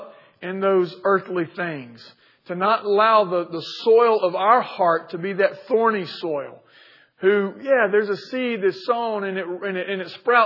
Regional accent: Milledgeville, Georgia, United States; And I used to read passages like this in my hometown of Milledgeville

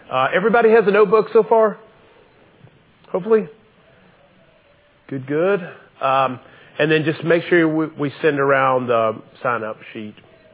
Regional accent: Homewood, United States; I grew up in Homewood, went to Homewood High School, but did not grow up in a Christian home.

